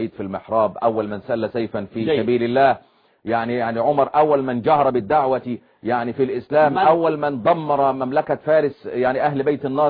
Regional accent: Egypt; عندنا في مصر

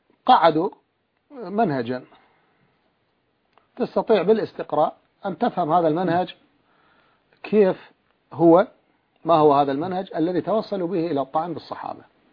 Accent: Iraq; وهو جد قبيلة كبيرة عندنا في العراق

